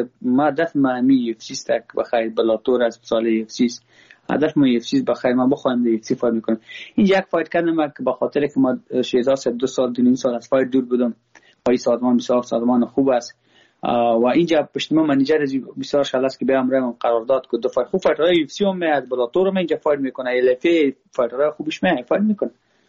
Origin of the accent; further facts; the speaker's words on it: Afghanistan; ما خود ما افغان هستم. با ما هزاره ازبک پشتون کلش یک چشم مرسن.